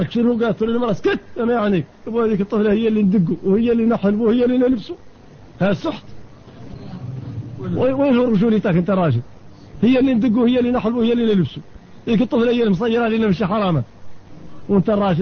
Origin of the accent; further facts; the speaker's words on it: Mauritania; اليوم نحن هون موريتاني